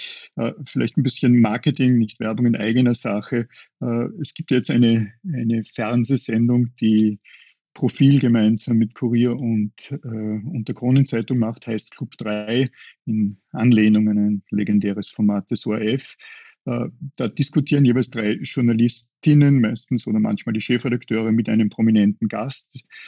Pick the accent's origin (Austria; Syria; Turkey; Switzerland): Austria; Upper Austria; Würde ich als Oberösterreicher ähnlich sehen